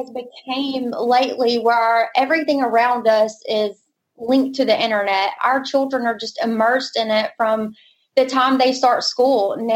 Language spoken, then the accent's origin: English; Alabama, United States; I grew up and born and raised in Alabama, Central Alabama exactly